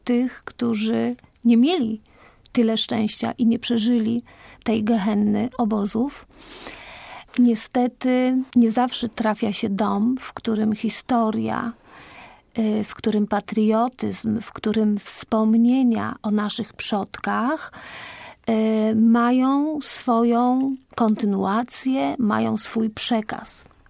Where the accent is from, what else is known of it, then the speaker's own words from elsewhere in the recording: Poznań, Greater Poland Voivodeship, Poland; ja jako poznanianka, jako wielkopolanka